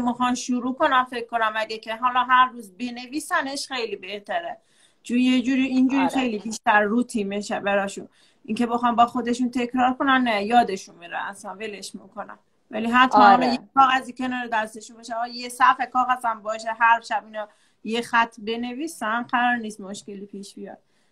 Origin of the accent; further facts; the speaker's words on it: Yazd, Iran; accent: Yazdi; حالا من اصلا نمیتونم لهجم عوض کنم، یعنی هر چی سعی میکنم مثلا تهرانی صحبت کنم اصلا نمیتونم، همینجوری یه هوی میام اولش مثلا میگم سلام خوبی دیگه بقیهش میشه یزی.